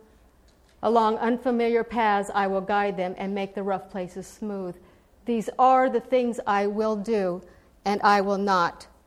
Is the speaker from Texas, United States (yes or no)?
no; Alaska, United States; now in New Hampshire, United States; I was pretty new to New Hampshire. I was far away from my family and the familiarity of my home state, Alaska.